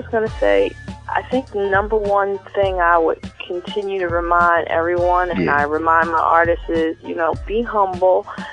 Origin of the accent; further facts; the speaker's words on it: Philadelphia, Pennsylvania, United States; I mean, I grew up in Philly, so, you know, I've got that whole Philly town.